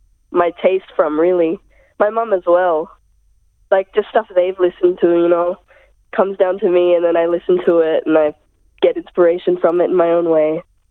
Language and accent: English; Sydney, New South Wales, Australia; I'm 16. I'm from Sydney.